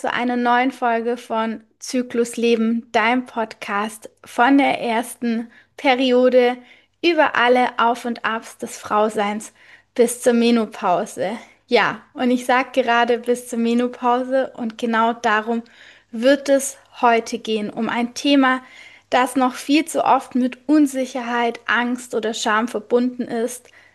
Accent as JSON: {"language": "German", "region": "Baden-Württemberg", "country": "Germany", "said": "Ja, das ist bei uns in Schwaben auch so. Der Fuß geht vom großen Zeh bis zur Hüfte hoch."}